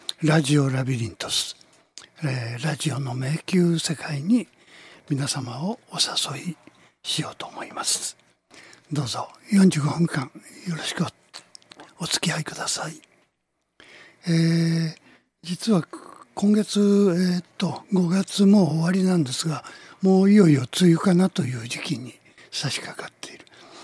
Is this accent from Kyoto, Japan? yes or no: yes; Kyoto, Japan; 我々こう子供の頃にはいっぱい、いまして、いたというのはどの辺かというと、僕は京都ですから、京都の町の中の特に鴨川のほとりとか